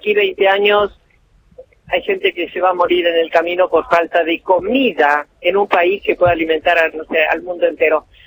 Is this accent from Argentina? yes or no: yes; Argentina; somos parte de un país, no somos solo abuelas de Plaza de Mayo, somos argentinas y sufrimos por todo argentino que tiene carencia.